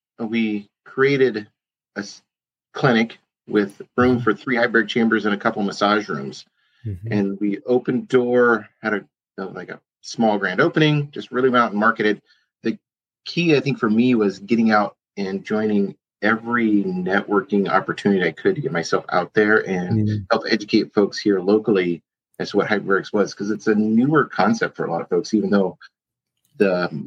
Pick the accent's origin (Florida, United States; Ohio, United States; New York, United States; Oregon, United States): Oregon, United States; Eugene; So I just went about learning how to put it here in little Eugene, Oregon.